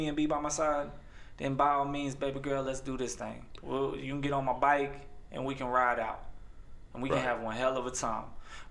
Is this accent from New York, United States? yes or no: no; Kings Mountain, North Carolina, United States; That being said, I grew up in Kings Mountain, North Carolina. I remember him coming to Kings Mountain and playing against us, right?